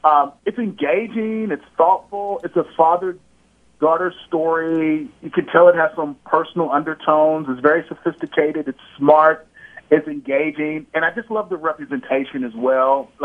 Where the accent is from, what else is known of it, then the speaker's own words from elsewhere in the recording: Kansas City, Missouri, United States; also born or lived in New Jersey; I grew up in Kansas City, spent a lot of time in New Jersey.